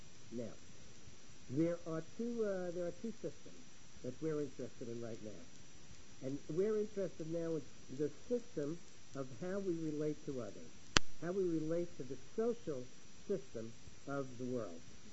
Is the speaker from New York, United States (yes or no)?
yes; Brooklyn, New York, United States; accent: Brooklyn; Excuse my Brooklyn accent.